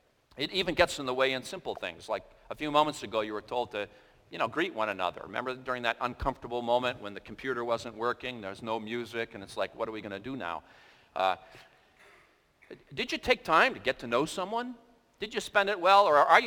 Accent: Boston, Massachusetts, United States; we just say, well, I'm from Boston. You know, that's the way we are.

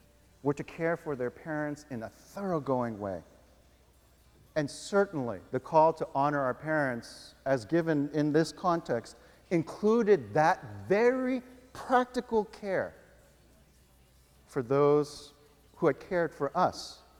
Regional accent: United States; And yet, growing up in the West, and particularly here in America, the call to individualism and individual freedom and self-fulfillment is so compelling

